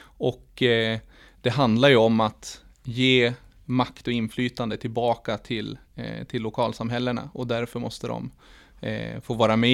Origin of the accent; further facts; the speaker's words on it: Gothenburg, Västra Götaland County, Sweden; Som sagt, jag kommer från Hammarkullen där vi jobbat under många år med just social organisering